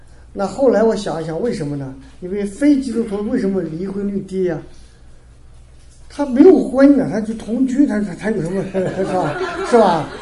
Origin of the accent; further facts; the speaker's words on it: China; 那我们中国人经常说是家家都有一本念的经